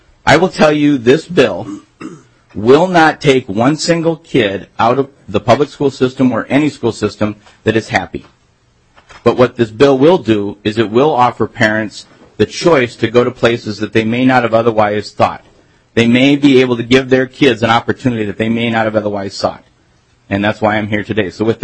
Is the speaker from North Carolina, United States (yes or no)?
no; Nebraska, United States; now in Minnesota, United States; I was able to actually come to Minnesota, which is how you have me. I'm a transplant from Nebraska. I came up through St. Thomas in the seminary.